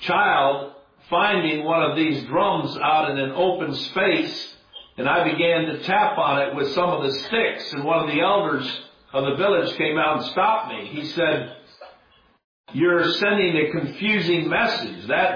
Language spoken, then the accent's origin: English; Chad; I remember growing up in Chad, Africa, waking up to the sound of talking drums.